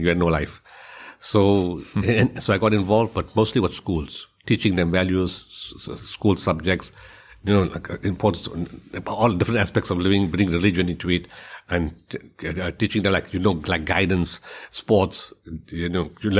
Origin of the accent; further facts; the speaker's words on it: Potchefstroom, North West, South Africa; I was born in Potchefstroom. Grew up in a community type of environment where grandfather, father, brothers and sisters all lived in one type of complex, communal living.